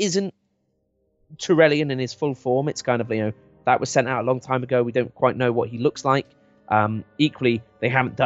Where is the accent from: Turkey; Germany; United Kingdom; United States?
United Kingdom; England; accent: English; Because I'm English.